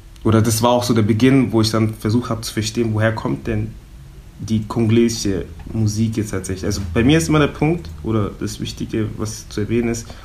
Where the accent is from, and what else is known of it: Southern Germany, Germany; born or raised there; now in Berlin, Germany